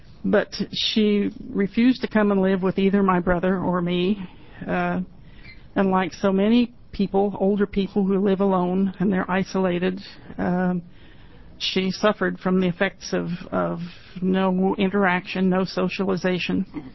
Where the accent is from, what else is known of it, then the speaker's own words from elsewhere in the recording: Burns, Oregon, United States; since I hail originally from Burns, I know there is a need there for transportation just as much as there is all over the state.